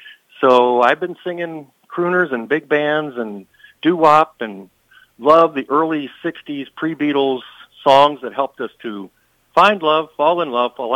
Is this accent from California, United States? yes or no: no; Pennsylvania, United States; now in Wisconsin, United States; Growing up in Pennsylvania, I was in a community. There were eight communities in my high school, so yeah, I have.